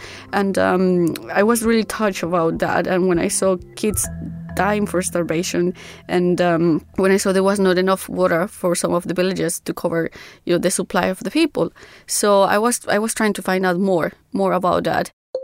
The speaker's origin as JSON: {"language": "English", "town": "Manizales", "region": "Caldas", "country": "Colombia", "tie": "born or raised there", "second_language": "English", "said": "Well, I was born in Manizales. Manizales is in Colombia, so it's 6 hours driving from Bogota. I grew up there most of my life with my mom."}